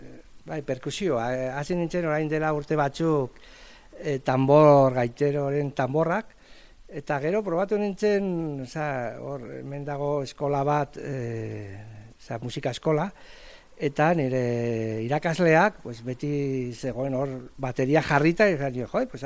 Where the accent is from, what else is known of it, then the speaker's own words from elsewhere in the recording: Oteiza, Navarre, Spain; now in Burlada, Spain; Nik ez ni Oteiza dela Solanakoa naiz. Baina, bueno, hemen dara maia 6 urtetik, orduan, ja, ia, burlatakoa.